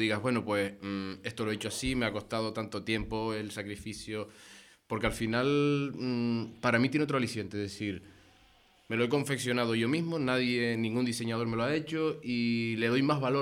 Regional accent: Los Realejos, Canary Islands, Spain; yo soy de Los Raleos

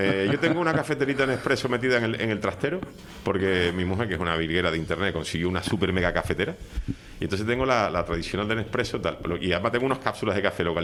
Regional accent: Seville, Andalusia, Spain; born there; Mira, es que yo nací en Sevilla, mi padre era extremeño, mi madre granadina.

